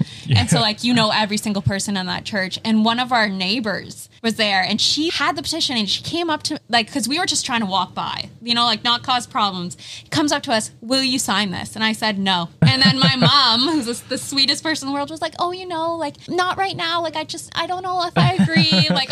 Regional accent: Canada; Like, we're Canadian, and we're fired up.

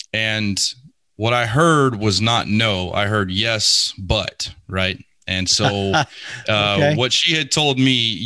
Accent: Lake Charles, Louisiana, United States; And I grew up in Lake Charles, Louisiana, man.

